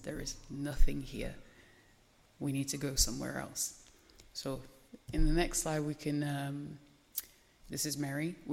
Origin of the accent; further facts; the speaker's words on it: Guinea-Bissau; I'm not American, but I am also African. I'm from West Africa. I'm from Guinea-Bissau, and we have lots of palm leaves